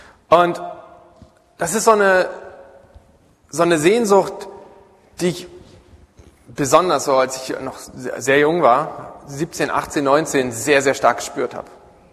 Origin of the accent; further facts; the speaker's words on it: East Germany, Germany; ich komme aus dem Osten unserer Republik, komplett atheistisch groß geworden.